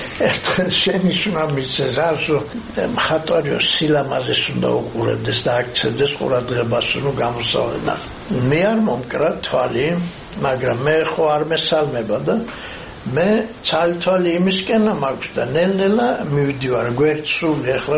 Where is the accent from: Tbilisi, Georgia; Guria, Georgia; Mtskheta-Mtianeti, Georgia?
Mtskheta-Mtianeti, Georgia; Arkhoti; პირიქით ხევსურიდან, საიდანაც ჩვენ მართლა ვართ, არხოტიდან ვართ ჩამოსული